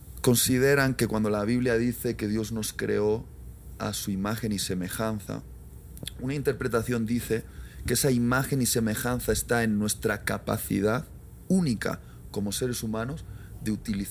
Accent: Spain; Es cierto que cuando expreso ciertas cosas como español suenan fuertes

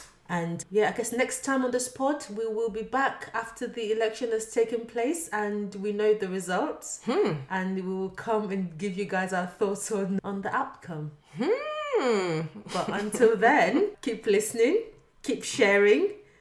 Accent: Nigeria; As long as we're Nigerian, or as long as you are a Nigerian, you're affected.

